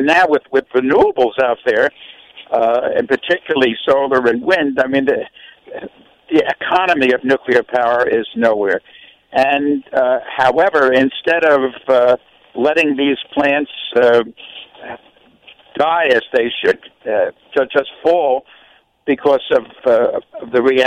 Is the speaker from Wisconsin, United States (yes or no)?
no; New York City, New York, United States; I know Ohio pretty well. I mean, I'm from New York City, but I went to Antioch College in Yellow Springs, Ohio.